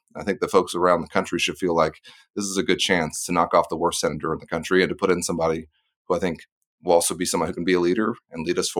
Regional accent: Dallas, Texas, United States; I'm a fourth generation Texan, and that means a lot to Texans. And I was born and raised in Dallas.

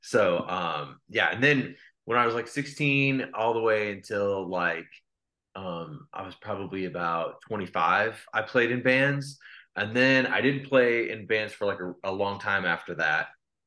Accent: Illinois, United States; now in St. Louis, United States; So I'm in St. Louis, Missouri, and I grew up in Illinois about an hour away from here. I actually grew up on a farm, and then I moved to the city as soon as I was old enough to move, because I grew up in a really small town

